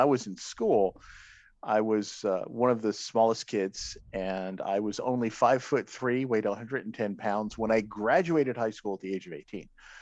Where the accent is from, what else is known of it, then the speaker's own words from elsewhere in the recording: Brooklyn, New York, United States; the only animals we ever saw as kids growing up in Brooklyn, New York, were pigeons and squirrels and occasional seagulls.